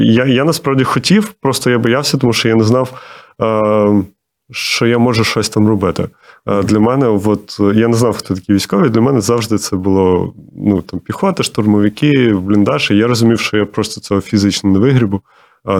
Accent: Kherson, Kherson Oblast, Ukraine; коли ми були в окупації, я з Херсону

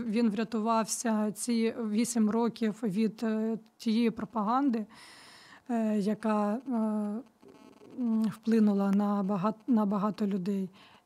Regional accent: Donetsk Oblast, Ukraine; я сама родом з Донецької області

